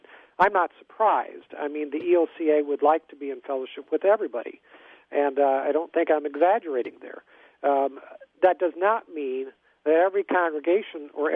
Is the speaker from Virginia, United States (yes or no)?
no; California, United States; I came from the Silicon Valley in California, and at the time I was growing up, there was a number of non-denominational churches.